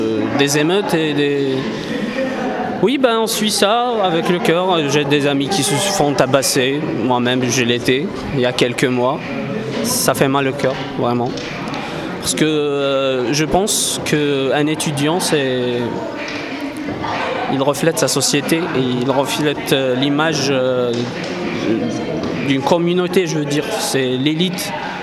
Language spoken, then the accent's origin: French; Kabylie, Algeria; now in France; je viens d'arriver en France. Alors, je viens d'Algérie, de Kabylie, précisément.